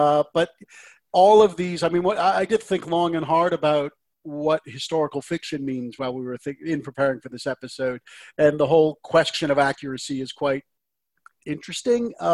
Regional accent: United States; at the same time that I was growing up in the United States

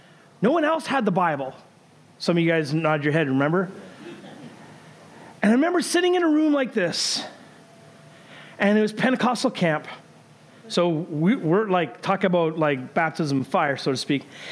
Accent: Canada; growing up in Canada … was a punk band.

